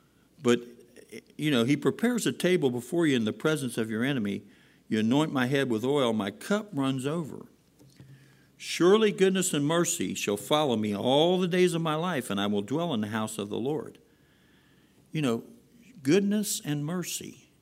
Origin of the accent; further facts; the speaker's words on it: Mount Auburn, Ohio, United States; I mean, I grew up in Mount Auburn, and it was a fairly rough neighborhood.